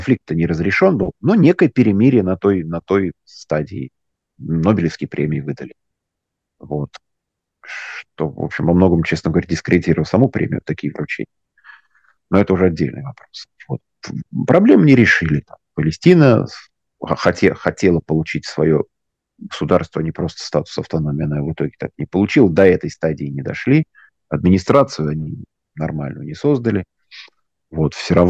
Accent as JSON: {"language": "Russian", "region": "Kyiv", "country": "Ukraine", "first_language": "ru", "said": "я не русский, я из Киева, я говорю по-русски, да, вот русский даже мой родной язык, но я украинец, я из Украины."}